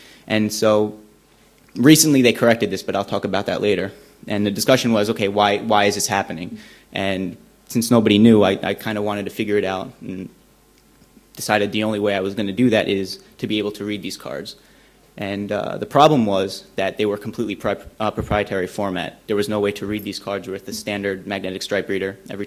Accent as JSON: {"language": "English", "region": "New York", "country": "United States", "said": "I'm from New York."}